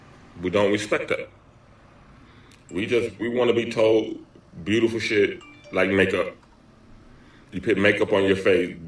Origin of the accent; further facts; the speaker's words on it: Los Angeles, California, United States; But I grew up in Los Angeles, and shout out to my mother and my father.